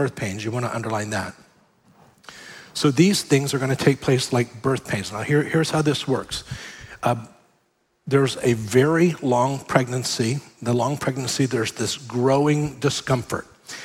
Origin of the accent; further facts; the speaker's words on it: Miami, Florida, United States; growing up, I grew up here in Florida, in Miami, I had never seen a tsunami.